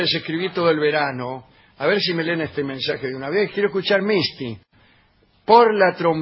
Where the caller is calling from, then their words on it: Connecticut, United States; de Connecticut. Uh-huh. Estuve un mes en Buenos Aires y ustedes no.